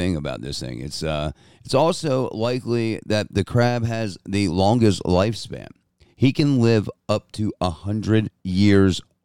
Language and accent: English; East Coast, United States; And I love crabs. I'm from the East Coast. I've been eating like steam crabs.